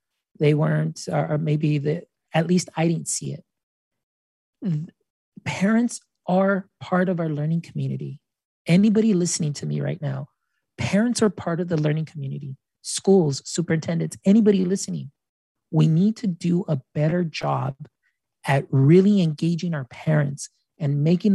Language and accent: English; Edinburg, Texas, United States; I grew up here in South Texas. I grew up in a town called Edinburg, Texas, and that is 4 hours south of San Antonio.